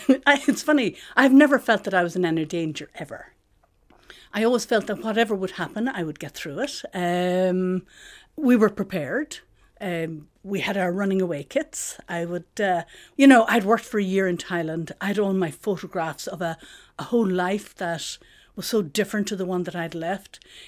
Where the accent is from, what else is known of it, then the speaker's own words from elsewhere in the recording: Bandon, Munster, Ireland; Well, I was born in Bandon in West Cork. And Bandon was a lovely little town. We were about a mile outside the town. I went to school there. All my family and friends and relations were in that area. So it was a nice place to grow up in.